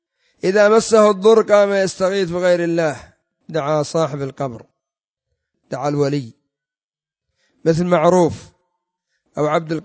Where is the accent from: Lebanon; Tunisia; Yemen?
Yemen; وفي الجبال المتوسطة عندنا في اليمن مثل ابن علوان